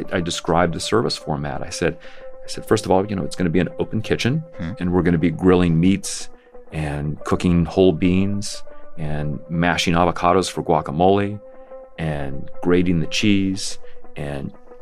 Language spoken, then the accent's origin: English; Colorado, United States; And you know, growing up in Colorado, this is not how we ate burritos.